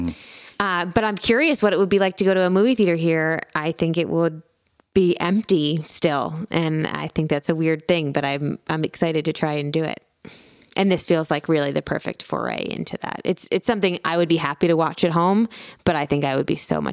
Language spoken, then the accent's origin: English; Philadelphia, Pennsylvania, United States; And because I grew up in Philadelphia, was so close to New York, we used to come up to the city all the time and see Broadway shows.